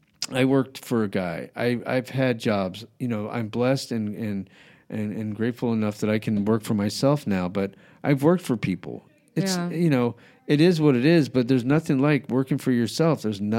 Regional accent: New Mexico, United States; also born or lived in San Diego; I grew up in New Mexico, moved to San Diego, hated it. And then moved back to Albuquerque and then was forced to go back to San Diego

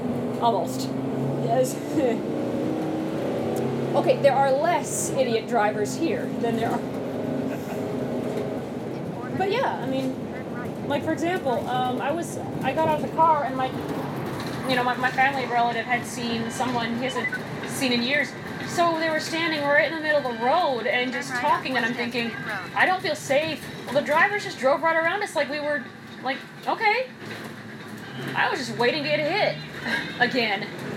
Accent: Saudi Arabia; also born or lived in United States; Born here, in the United States, raised in Arabia.

